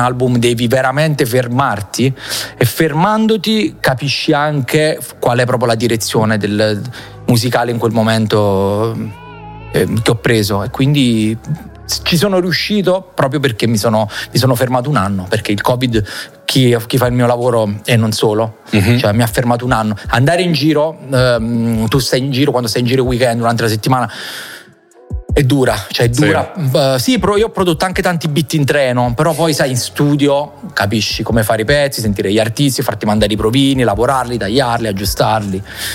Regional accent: Salerno, Campania, Italy; È come che sono di Salerno, mi mangi il pesce, per me è naturale

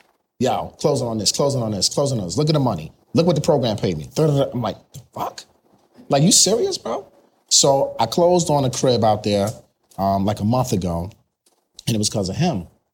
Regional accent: New York, United States; We're both from New York. We both live on Long Island now.

